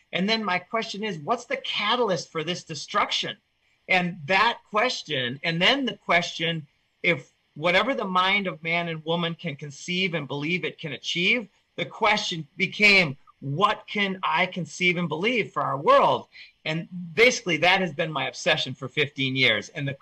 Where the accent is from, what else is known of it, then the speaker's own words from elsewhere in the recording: Minnesota, United States; So I grew up in Minnesota.